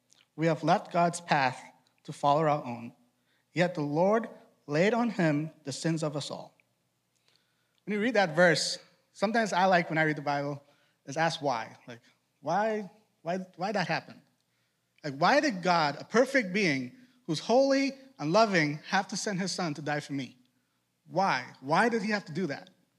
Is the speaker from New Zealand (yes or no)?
no; Trinidad & Tobago; also born or lived in Boston; now in United States; So I told the first service, I'm from Trinidad, and I grew up in Boston. So I have an accent that comes out when I read.